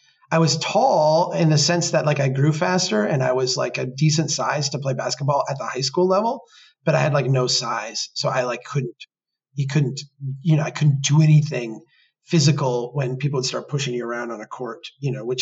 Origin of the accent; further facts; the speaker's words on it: Minnesota, United States; I'm from Minnesota. I remember when we got our basketball team when I was a young kid.